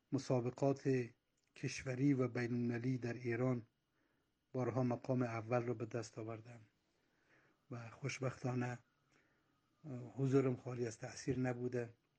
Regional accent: Balkh, Afghanistan; ، رستازاده ای که در یکی از قصبات دوردست ولایت بلخ به دنیا آمدم و دوران کودکی را در همون رستایی که متولد شدم گذراندم و الفبای سواد سنتی و مکتب خانه‌ای را هم از همونجا آموختم

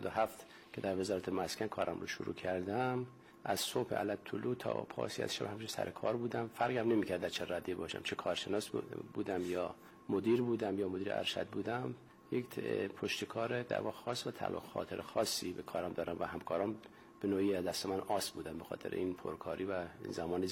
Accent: Hamadan, Iran; خب من در واقع به نوعی تربیت شده و بزرگ شده شهر همدان هستم. شهر تاریخی، پایتخت تاریخ و تمدن ایران زمین، همدان 7000 ساله است.

